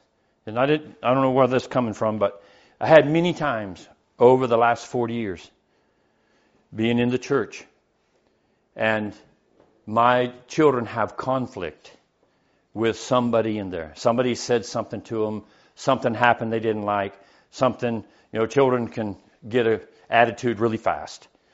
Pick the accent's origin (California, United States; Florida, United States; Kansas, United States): California, United States; When I was coming up, I came from California, the concrete jungle. I came from the West Coast, which was the worst of the worst of the worst.